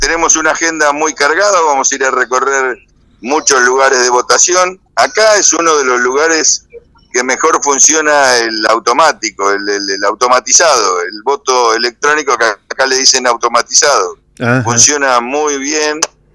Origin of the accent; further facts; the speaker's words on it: Argentina; Yo como argentino